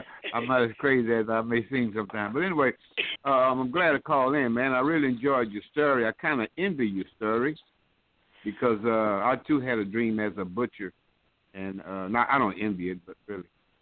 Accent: Louisiana, United States; now in Atlanta, United States; And I moved from Louisiana, went to Atlanta.

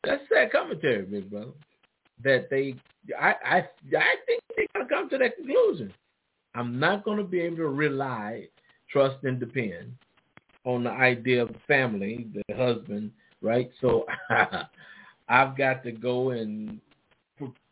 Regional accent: Illinois, United States; I know growing up in Illinois, we had to pass it with at least a 80%.

